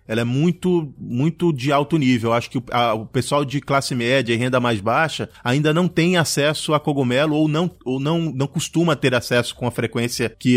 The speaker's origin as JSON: {"language": "Portuguese", "country": "Brazil", "tie": "born or raised there", "said": "eu tenho quase 40 anos, e fui criado, evidentemente, no Brasil"}